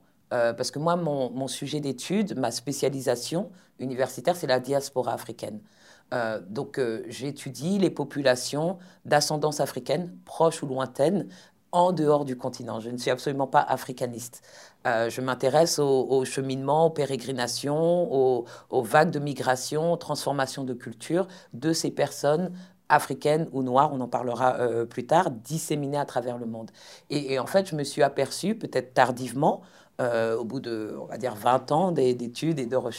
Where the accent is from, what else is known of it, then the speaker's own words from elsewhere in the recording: Paris, Île-de-France, France; also born or lived in New York, United States; Je suis né en France hexagonale. Et ensuite, j'ai moi-même longtemps vécu dans les Amériques, notamment aux États-Unis, mais en parcourant d'autres pays des Amériques, notamment la Caraïbe anglophone. Mais j'ai passé près de 10 ans, enfin une dizaine d'années à New York.